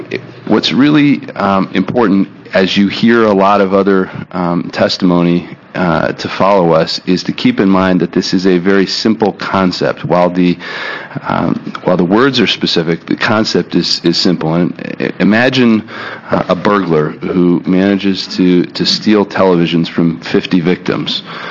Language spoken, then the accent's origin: English; Beaverton, Oregon, United States; from Beaverton.